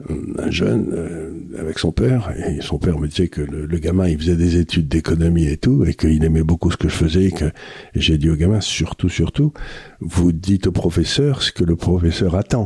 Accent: Gascony, France; je connaissais des gens très très très pauvres quand j'étais jeune en Gascogne ou n'importe où

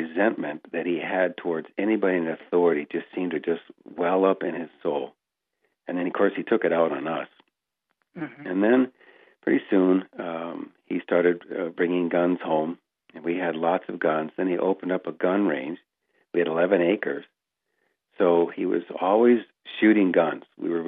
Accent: Michigan, United States; now in Anchorage, United States; Well, originally from Michigan, not too far from the Grand Rapids area.

